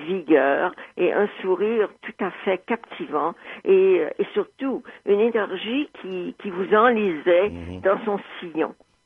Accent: Montreal, Quebec, Canada; born there; moi je suis montréalaise de naissance, mais j'ai vécu ailleurs très longtemps, et je suis revenue

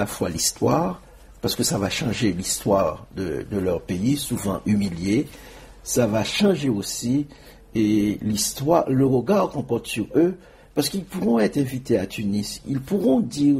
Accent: Haiti; moved away; j'étais très attaché, très très attaché avec Haïti. C'est toujours un paradoxe chez moi parce que j'ai quitté Haïti, mais Haïti ne m'a jamais quitté.

